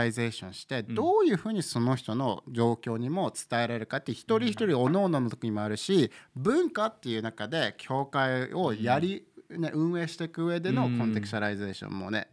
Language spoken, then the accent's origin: Japanese; United States; なんか自分もやっぱアメリカで育ってるから